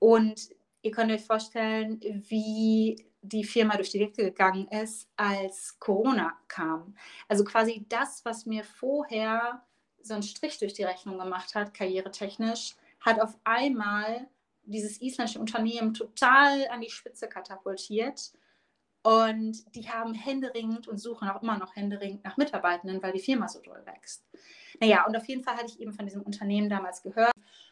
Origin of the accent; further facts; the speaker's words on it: Germany; Und da komme ich natürlich als Deutsche ganz gut